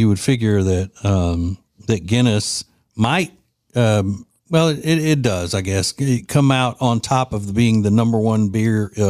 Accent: Louisiana, United States; My home state of Louisiana is Miller Lite.

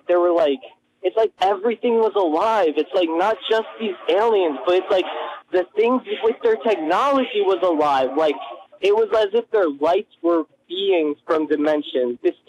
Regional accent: District of Columbia, United States; I'm from District of Columbia. I was passing through.

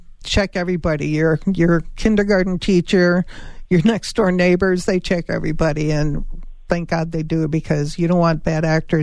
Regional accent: Chicago, Illinois, United States; I'm from Chicago, so I can tell you it wasn't always

